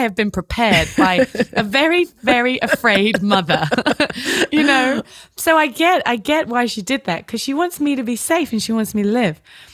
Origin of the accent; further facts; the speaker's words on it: South West England, United Kingdom; And I'm from Devon and it's very safe.